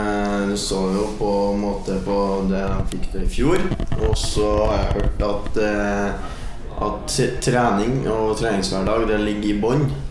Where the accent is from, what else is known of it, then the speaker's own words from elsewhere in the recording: Trøndelag, Norway; Som trønder så må man gro ut en liten en ny og ned ut.